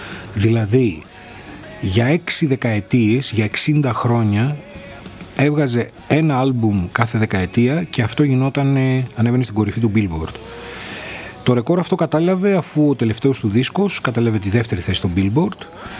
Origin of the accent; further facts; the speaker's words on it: Alexandroupoli, Eastern Macedonia and Thrace, Greece; Θυμάμαι αρκετούς από την πόλη μου, από την Αλεξανδρούπολη